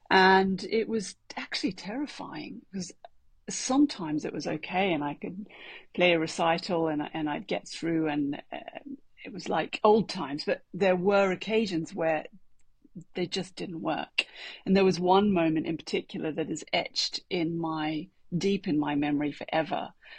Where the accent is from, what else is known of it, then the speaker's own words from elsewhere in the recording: Australia; also born or lived in London, United Kingdom / Paris, France; I had studied initially in Australia, my home country, and continued studies in London and in Paris